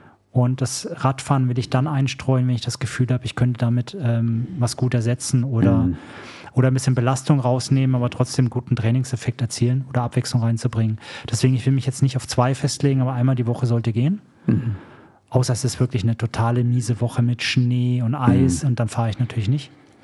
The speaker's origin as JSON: {"language": "German", "country": "Germany", "lives_now": "Switzerland", "said": "Und jetzt komme ich aus der Schweiz als ja schon ein bisschen erfahrener Trailläufer und freue mich, in meiner Heimat dann auch mal das Traillaufen ausführen zu dürfen."}